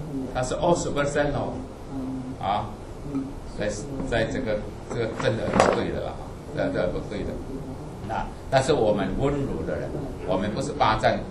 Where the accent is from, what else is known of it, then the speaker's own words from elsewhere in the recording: Indonesia; 我们印尼人最喜欢是戴那个的